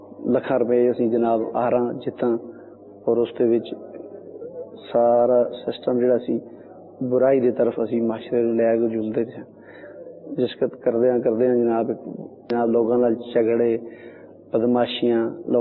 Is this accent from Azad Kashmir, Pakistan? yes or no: yes; Muzaffarabad, Azad Kashmir, Pakistan; مظفر آباد کشمیر کا رہنے والا